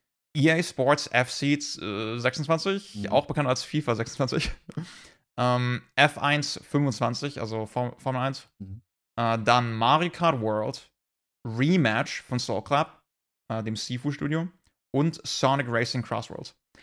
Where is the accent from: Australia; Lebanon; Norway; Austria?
Lebanon; hey, ich bin Libanese